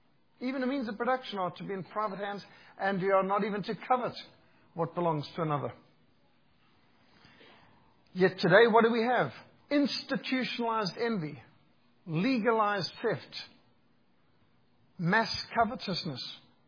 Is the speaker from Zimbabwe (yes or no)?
yes; Zimbabwe; I was brought up in Rhodesia, one of the last British colonies. I received the old style education.